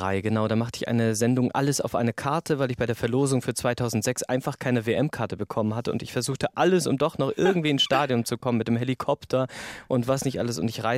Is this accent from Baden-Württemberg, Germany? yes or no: no; Osnabrück, Lower Saxony, Germany; now in Hamburg, Germany; Mittlerweile ist es Hamburg schon geworden, auch wenn ich immer wieder aus Hamburg raus muss. Ich wohne ja seit 13 Jahren hier, aber Osnabrück ist irgendwie immer noch meine Heimat.